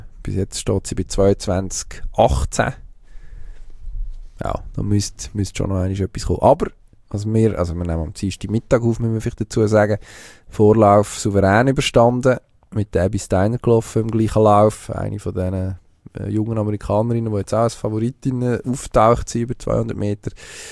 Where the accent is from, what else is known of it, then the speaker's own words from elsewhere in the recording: Switzerland; das wissen wir ja als Schweizer auch gut